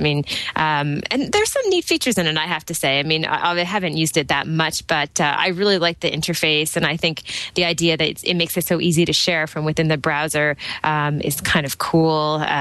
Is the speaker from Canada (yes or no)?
yes; Toronto, Ontario, Canada; from Toronto, Ontario, Canada.